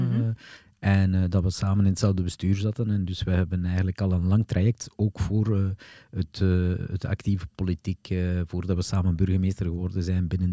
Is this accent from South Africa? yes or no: no; Denderleeuw, Flemish Brabant, Belgium; Ik ben woonachtig in Denderleeuw, geboren en getogen in Denderleeuw. Ondertussen 56 jaar